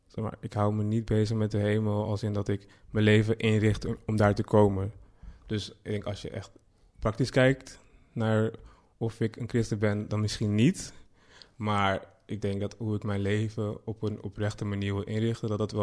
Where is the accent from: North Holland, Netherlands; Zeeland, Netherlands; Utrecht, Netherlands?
North Holland, Netherlands; Amsterdam; born there; Ja, ik ben in Amsterdam geboren.